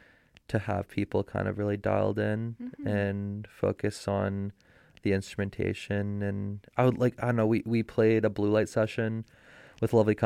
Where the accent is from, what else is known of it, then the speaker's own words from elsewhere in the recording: Toronto, Ontario, Canada; I grew up in just outside of Toronto proper.